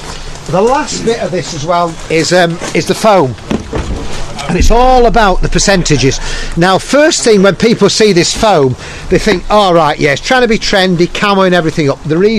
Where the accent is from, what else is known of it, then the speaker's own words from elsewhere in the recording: Yorkshire and the Humber, United Kingdom; As a Yorkshireman in there, get them for free, but I don't lose them.